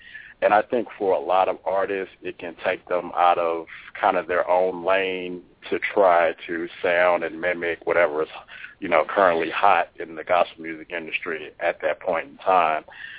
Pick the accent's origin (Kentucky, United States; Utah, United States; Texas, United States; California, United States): Texas, United States; Houston; now in Dallas, United States; We're currently in Dallas now. I'm originally from Houston, and Monet is originally from Austin, Texas.